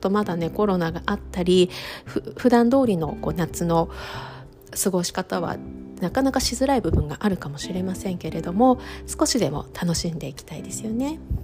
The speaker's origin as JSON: {"language": "Japanese", "region": "Hokkaido", "country": "Japan", "lives_now": "New York, United States", "said": "私北海道出身なので、札幌も小樽とかに行けばね、ビーチはあるんですけれども"}